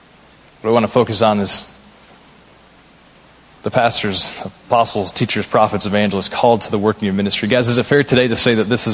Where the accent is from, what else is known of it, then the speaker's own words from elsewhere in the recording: Springfield, Missouri, United States; there we are from Springfield, Missouri, where we didn't have a single non-Christian friend